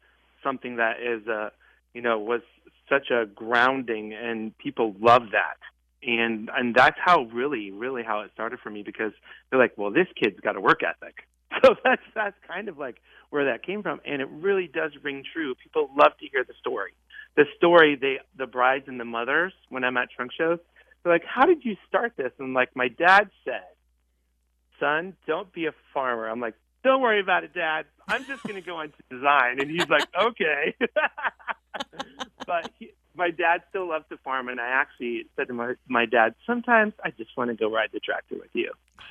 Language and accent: English; Midwest, United States; It is part of knowing that I'm from the Midwest.